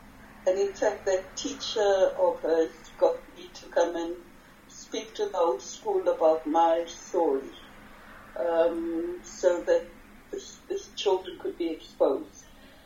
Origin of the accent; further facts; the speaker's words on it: South Africa; there were people working in the house who didn't know that I was from South Africa